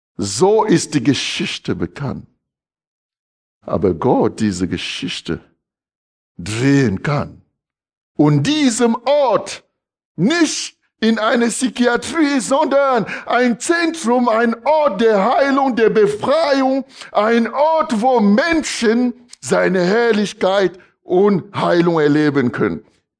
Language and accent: German; Emmendingen, Baden-Württemberg, Germany; Dann sag ich, ja, ich komme aus Emmendingen.